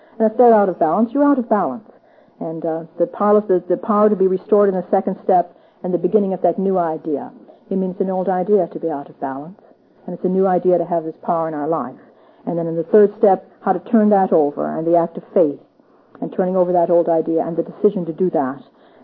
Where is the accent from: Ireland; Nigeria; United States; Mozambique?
Ireland; It comes with the gift of being Irish, I think.